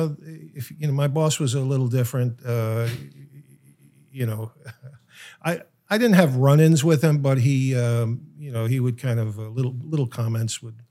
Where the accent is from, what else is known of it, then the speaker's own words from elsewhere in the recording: New York, United States; So I just thought, oh, you know, I'm from New York. New York, it's me.